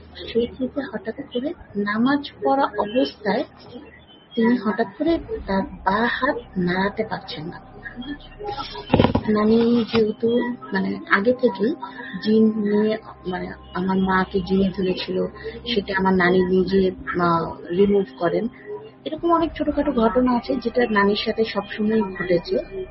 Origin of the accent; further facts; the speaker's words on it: Dhaka, Dhaka Division, Bangladesh; আমি বড় হয়েছি ঢাকা ক্যান্টনমেন্টের ভেতরে, সেটা একাডেমিক কুর্মিটোলা ক্যান্টনমেন্ট বা নতুন এয়ারপোর্টের পেছন সাইড যেটা বলে।